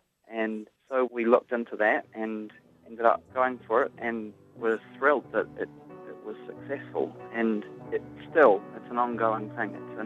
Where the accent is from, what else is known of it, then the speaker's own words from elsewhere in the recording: New Zealand; moved away as an adult; now in United States; We got started when I came over from New Zealand to study at Yale